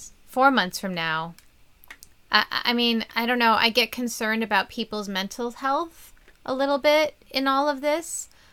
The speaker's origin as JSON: {"language": "English", "town": "Rochester", "region": "New York", "country": "United States", "accent": "Rochester", "said": "No, from Rochester."}